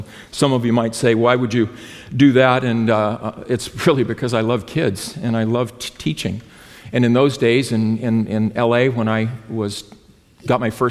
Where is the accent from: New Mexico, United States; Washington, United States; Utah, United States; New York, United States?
New Mexico, United States; English is a second language; I spoke one, I'm from New Mexico, so English is not that great for me.